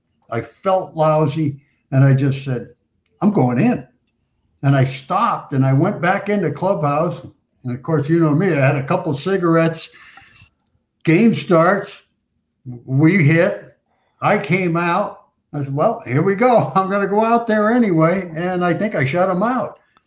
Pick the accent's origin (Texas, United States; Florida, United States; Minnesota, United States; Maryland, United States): Florida, United States; Hialeah; So I grew up in Hialeah, Florida, went to Hialeah High School